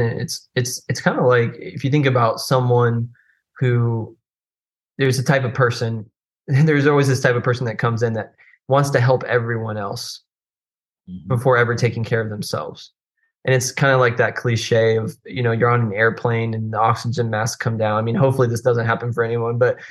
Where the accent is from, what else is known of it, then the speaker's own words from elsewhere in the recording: Hialeah, Florida, United States; now in Orlando, United States; I'm a gringo from Miami. I'm a white guy from Miami. But I love it. I love that place. Grew up in Hialeah.